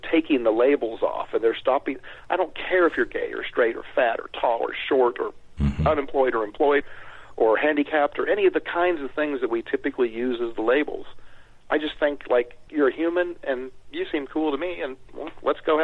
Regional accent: Kansas City, United States; I grew up in Kansas City. I grew up in, you know, Lily White suburb of Kansas City.

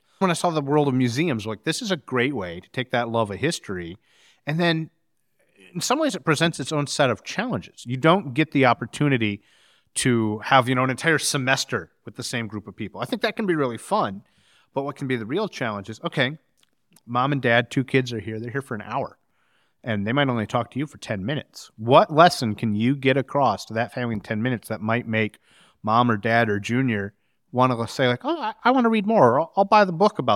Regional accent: Port Huron, Michigan, United States; I grew up right here in Port Huron, not too far from where we sit right now. So this is my hometown. This is where all of my folks still live.

